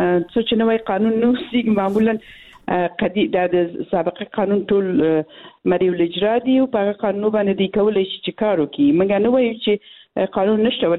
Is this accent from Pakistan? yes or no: no; Balkh, Afghanistan; زما په ولایت کښې چې زه د بلخ ولایت نه یم